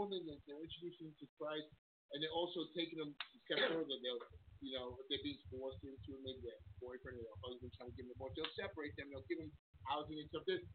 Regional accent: Queens, New York, United States; my testimony, growing up in Queens.

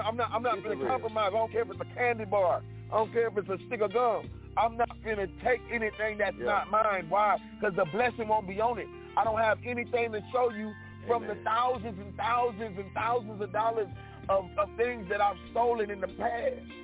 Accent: Florida, United States; also born or lived in California; I'm from Florida, so I done did the best cocaine you can think of. I done did the most ecstasy. Come on, I done did it. I done lived in California, smoked some of the best of weed you could ever smoke.

